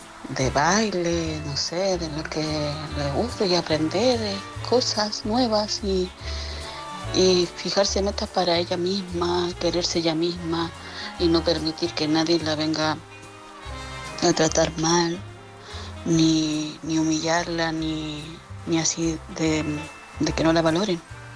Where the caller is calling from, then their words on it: Madrid, Community of Madrid, Spain; corresponsal de Madrid.